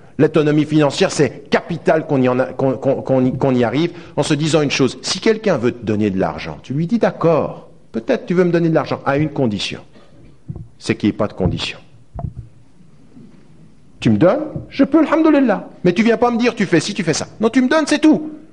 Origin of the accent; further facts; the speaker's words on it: France; Je suis français et au nom de ma conscience et de ma nationalité, je vais dénoncer toutes les dictatures.